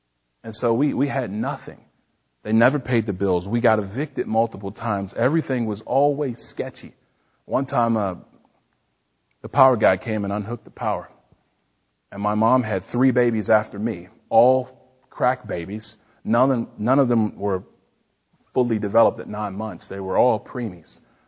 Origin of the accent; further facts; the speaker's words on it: Washington, District of Columbia, United States; I'm from Washington, D.C. I grew up in the projects.